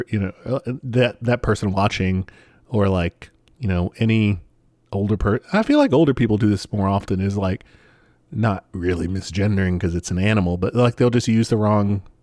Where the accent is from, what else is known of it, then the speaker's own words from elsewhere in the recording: New York, United States; that said that, like, I'm from New York.